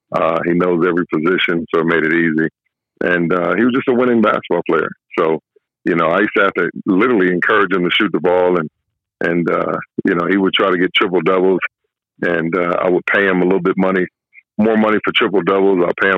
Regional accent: Texas, United States; and growing up in Texas, you know, it's a football state.

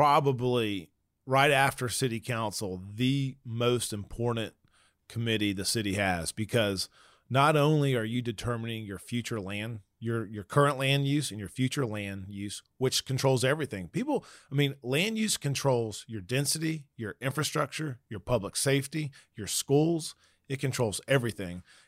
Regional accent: Smyrna, Georgia, United States; born there; I was born in Smyrna, which was a lot different.

